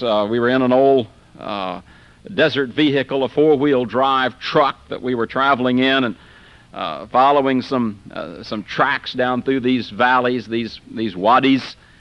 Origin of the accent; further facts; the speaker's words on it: Vero Beach, Florida, United States; I can go back to my hometown in Vero Beach, and I can get with some of my old childhood chums, my friends that I went to high school